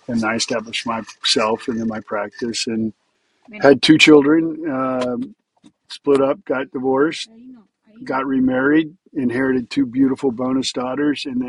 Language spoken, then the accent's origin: English; Louisiana, United States; moved away as an adult; now in Los Angeles, United States; Well, I grew up in the South in Louisiana, son of a preacher, teachers and preachers